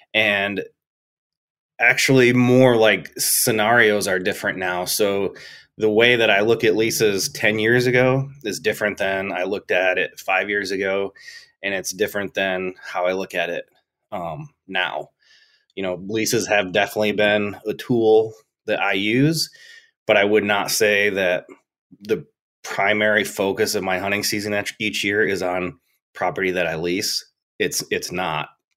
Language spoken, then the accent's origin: English; Michigan, United States; And growing up in Michigan, I had, you know, properties that essentially were like mine, even though they weren't.